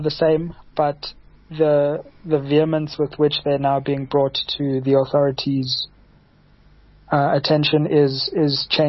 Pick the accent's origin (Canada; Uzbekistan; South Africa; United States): South Africa; And I think in many ways, and this is encouraging as a South African, the debate about race, difficult as it is far in advance of where it is in Europe and in the UK.